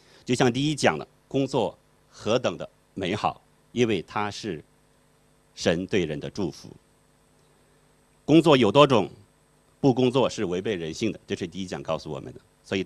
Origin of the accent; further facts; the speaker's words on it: Shandong, China; 公务员铁饭碗，我们山东人最喜欢这个领域的工作